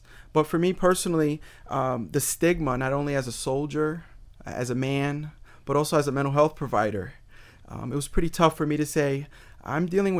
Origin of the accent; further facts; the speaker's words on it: Utica, New York, United States; I'm originally from Utica, New York, a small city in upstate New York.